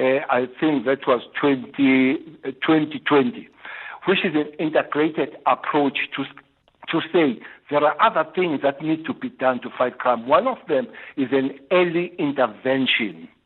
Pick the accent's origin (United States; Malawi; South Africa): South Africa; us as South Africans